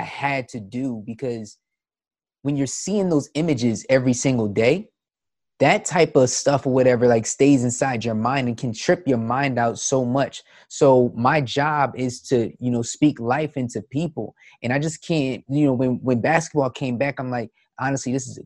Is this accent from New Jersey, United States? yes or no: yes; Willingboro, New Jersey, United States; And I'm from Willingboro.